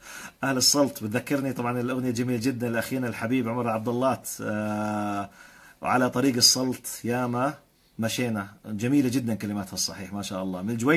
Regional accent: Aqaba, Aqaba Governorate, Jordan; حيا الله أهل العقبة، أنا من العقبة يا عيوني

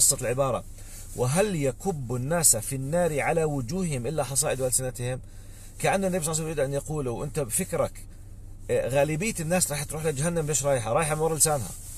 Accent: Jordan; accent: Jordanian; زي ما إحنا بنحكي باللغة العامية مو حكي، كله حكي يعني نتحاسب على الحكي. إحنا عم نحكي باللهجة الأردنية بيقول هينا بنسولف، هينا بنتسلى

